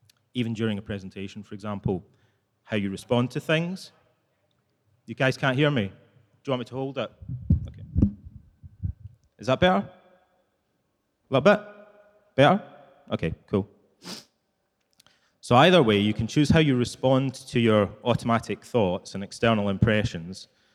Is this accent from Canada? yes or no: no; United Kingdom; And being British, I had to really resist the urge to give a sarcastic response.